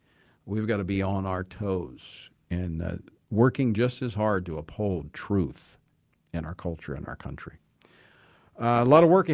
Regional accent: Louisiana, United States; my home state's Louisiana.

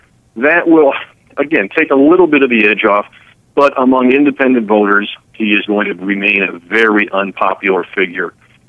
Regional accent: New Jersey, United States; we are going to have a New Jersey-style election. My home state, when we elect governors

